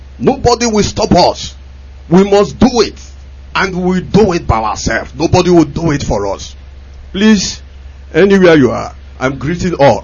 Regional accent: Udu, Enugu State, Nigeria; I'm from Udu local government, Enugu state.

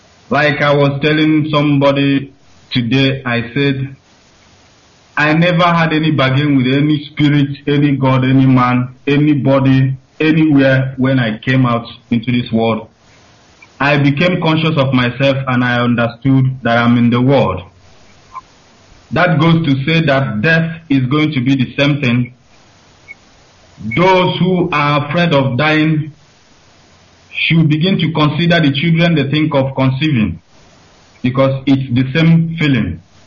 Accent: Abata, Enugu State, Nigeria; now in Malaysia; I'm from Abata of Umunumbwe in Enugu, Biafra land. And I reside in Malaysia.

